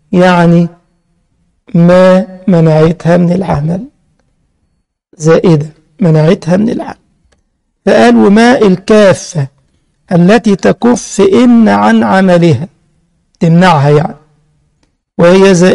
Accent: Egypt; الكراط ده عندنا في مصر، ما عرفش بقى في سوريا ولا في المغرب والجزائر وتونس

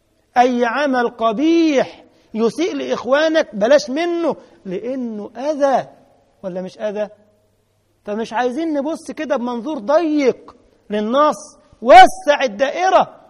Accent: Egypt; في 111 ده اوتوبيس عندنا في مصر بيروح ما بيرجعش

